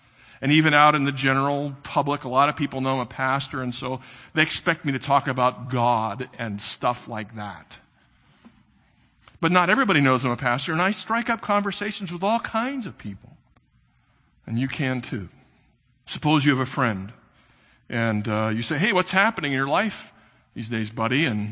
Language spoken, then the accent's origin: English; St. Louis, Missouri, United States; now in Philadelphia, United States; we pull our baseball cap over our head because we're from St. Louis. We're from the Midwest. We're nice.